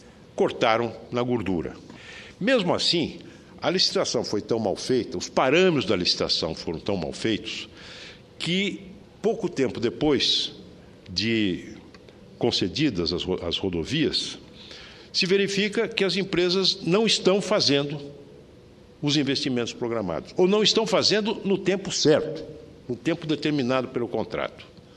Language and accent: Portuguese; São José do Rio Preto, São Paulo, Brazil; Saí lá da minha terra de São José do Rio Preto